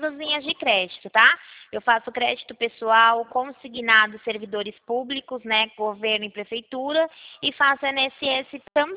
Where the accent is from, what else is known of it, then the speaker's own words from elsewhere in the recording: Campinas, São Paulo, Brazil; eu sou aqui de Campinas.